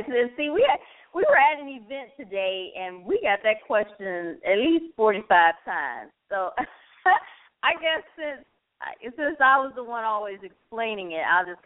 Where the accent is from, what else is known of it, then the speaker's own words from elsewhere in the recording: Michigan, United States; now in Atlanta, United States; The thing is, we are both originally from Michigan, and we've lived in the Atlanta area for over 20 years.